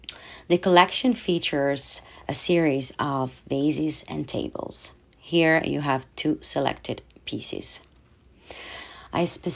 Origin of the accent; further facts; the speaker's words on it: Italy; So one day I was back in my hometown in Italy, and it was 2018.